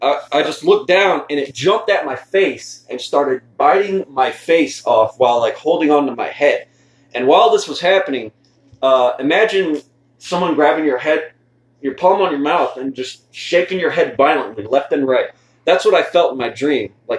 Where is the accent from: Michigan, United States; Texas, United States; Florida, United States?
Florida, United States; Lake Worth; I was born in Lake Worth, Palm Beach, Florida, and I grew up in Lake Worth, Florida, and I moved to Scott City for half a semester of my fourth grade, and I came back.